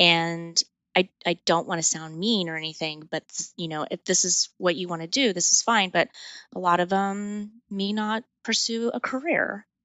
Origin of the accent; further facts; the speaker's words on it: El Paso, Texas, United States; I grew up in El Paso, Texas on the border. I started going over to Mexico, you know, when I was like 15